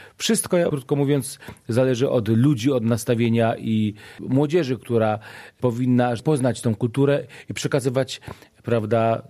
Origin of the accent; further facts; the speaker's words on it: Milówka, Silesian Voivodeship, Poland; my pochodzimy z miejscowości, która się nazywa Milówka. Ta miejscowość leży w Beskidzie Żywieckim u podnóża Góry Baraniej, w Kotlinie Soły.